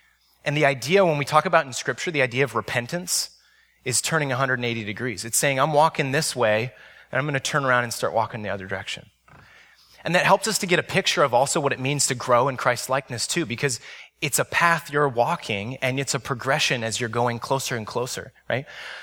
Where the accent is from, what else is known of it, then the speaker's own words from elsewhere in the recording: San Jose, California, United States; I grew up in San Jose, so it was an hour away from the city.